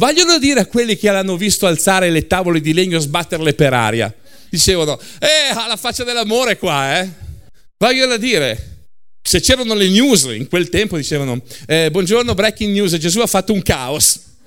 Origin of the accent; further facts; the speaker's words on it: Lombardy, Italy; Un attrito tra, ma scusa, io che sono lombardo vado giù e c'è tutta un'altra cosa.